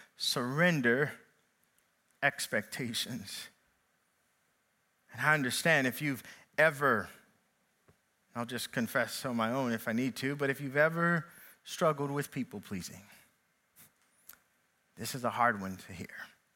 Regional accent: Kentucky, United States; now in Tennessee, United States; Brings me back to my time when I lived in, or when I moved to Tennessee from Kentucky. I started off in ministry as a teenager

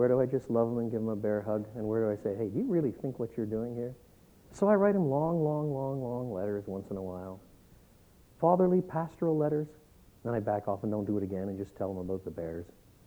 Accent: Quebec, Canada; I was brought up in French Canada.

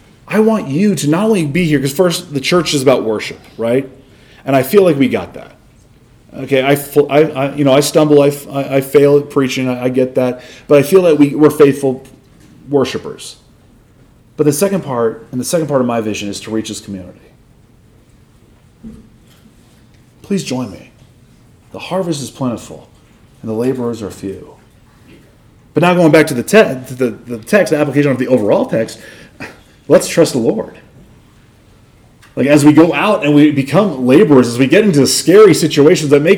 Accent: Northeast, United States; I grew up in the Northeast, very far away from here.

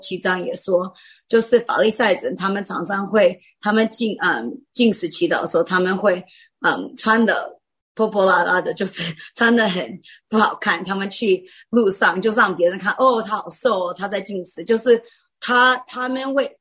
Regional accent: United States; 因为我也是美国人

